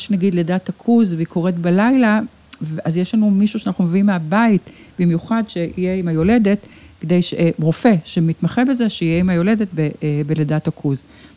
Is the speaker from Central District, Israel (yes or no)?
no; Ramat Gan, Tel Aviv District, Israel; born there; כאן נולדתי, כאן נולדו לי ילדיי, כאן בניתי את ביתי באמת.